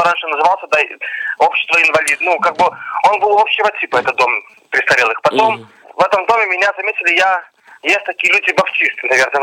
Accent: Minsk, Belarus; born there; now in Novogrudok, Belarus; Да, я родился в городе Минске, учился в Гродненской школе-интернат, как вы сказали, а теперь проживаю в городе Новогрудке.

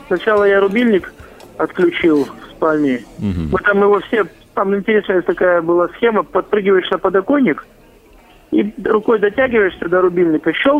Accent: Krasnoyarsk, Krasnoyarsk Krai, Russia; я являюсь коренным жителем города Красноярска, поскольку родился именно здесь, в Николаевске. У нас тут есть такой район.

